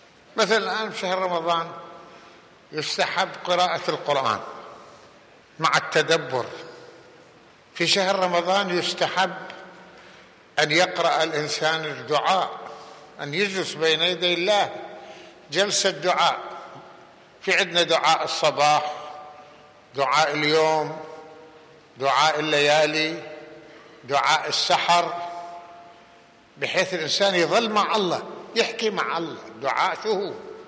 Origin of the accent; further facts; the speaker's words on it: Lebanon; احنا لبنانيين والمفروض على أنه نهتم بلدنا